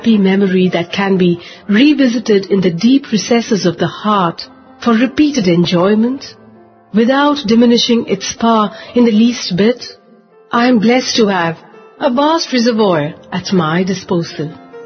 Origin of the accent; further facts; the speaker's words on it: Kadapa, Andhra Pradesh, India; now in Chennai, India; I hail from Kadapa in Andhra Pradesh. Currently, I live in the city of Chennai in Tamil Nadu.